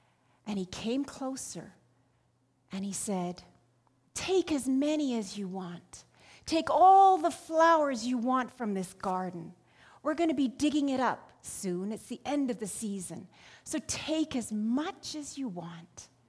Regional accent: India; now in Calgary, Canada; And I grew up in India, where people played cricket a lot.

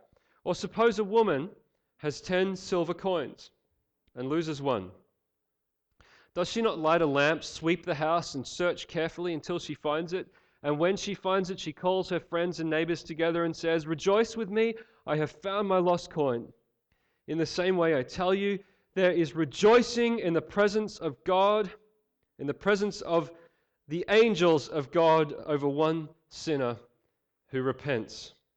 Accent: Australia; I'm an Australian, not a Canadian.

